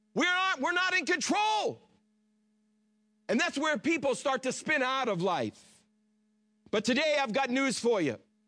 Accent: Massachusetts, United States; Now, I'm not from here. I came here from the Boston region.

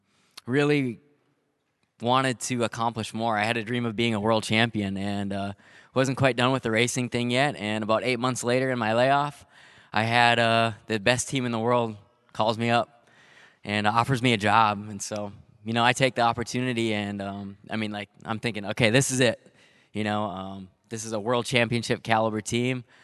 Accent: Kindred, North Dakota, United States; I grew up in the area here. I grew up in Kindred, just south of town here.

